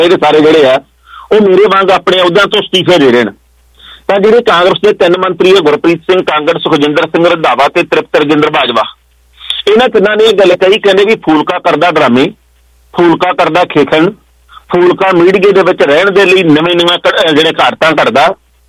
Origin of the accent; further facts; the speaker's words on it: Punjab, India; ਅਸੀਂ ਪੰਜਾਬ ਦੇ ਲੋਕ ਹਾਂ, ਪੰਜਾਬੀ ਹਾਂ, ਅਸੀਂ ਸਿੱਖ ਭਾਈਚਾਰੇ ਦੇ ਵੀ ਹਾਂ, ਹਿੰਦੂਆਂ ਦੇ ਵੀ, ਮੁਸਲਮਾਨ ਭਾਈਚਾਰਾ ਵੀ ਹਾਂ